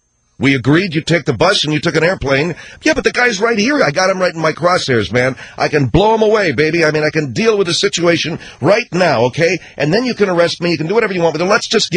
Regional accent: United States; I'm an American. I love my country, and I'm not ashamed of any

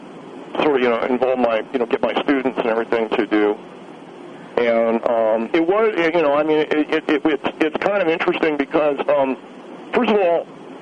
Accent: California, United States; I grew up in California, and I was part of hamburger culture

